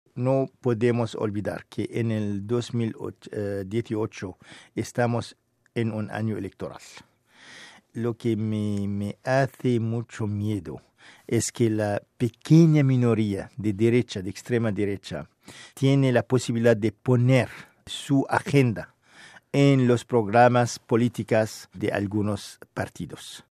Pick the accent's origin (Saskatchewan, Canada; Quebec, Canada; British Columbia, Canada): Quebec, Canada; Esta minoría hace mucho mal a nuestra reputación como quebequense, como canadiense.